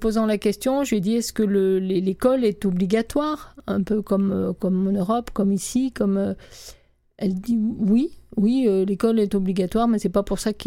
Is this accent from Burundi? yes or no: no; France; now in Canada; je suis française, habitant ici au Québec